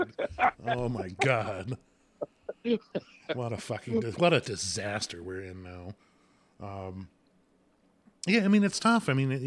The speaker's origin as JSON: {"language": "English", "country": "Canada", "said": "where are you from? Oh, I'm from Canada."}